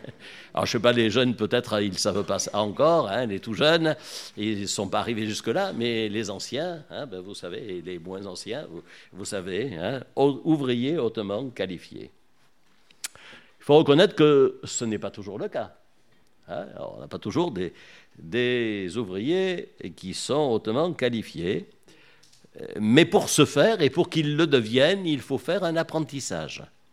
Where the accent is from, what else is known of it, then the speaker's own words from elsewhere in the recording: Hyères, Provence-Alpes-Côte d'Azur, France; Dieu nous a conduits en 1991 à Hyères-les-Palmiers, puisque nous venons de Hyères-les-Palmiers.